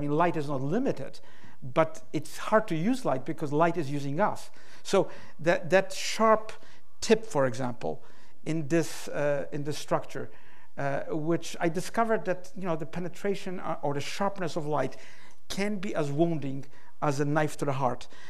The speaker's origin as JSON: {"language": "English", "country": "Poland", "tie": "born or raised there", "second_language": "English", "said": "when I grew up in Poland, that was a dark time."}